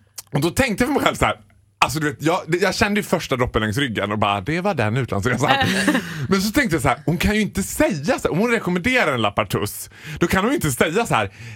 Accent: Borlänge, Dalarna County, Sweden; du vet, jag är från Borlänge.

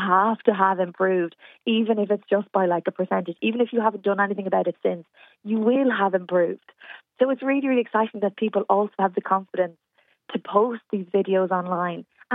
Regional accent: Rathcairn, Leinster, Ireland; first language Irish; English is a second language; Yes, I'm a native Irish speaker, thanks be to God. So I grew up in the Gaeltacht in County Meath. And so many people don't know that there's a Gaeltacht in County Meath.

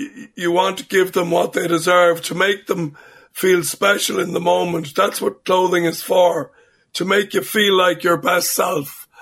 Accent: Kilkenny, Leinster, Ireland; So if I'm from Kilkenny, as I am

